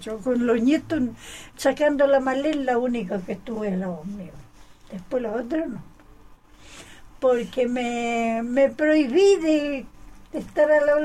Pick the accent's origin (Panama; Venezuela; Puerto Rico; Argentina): Argentina; Facundo, Chubut; En la zona de Facundo, pues yo soy de Facundo, de la zona, tenía campo mi papá, ahí estaba.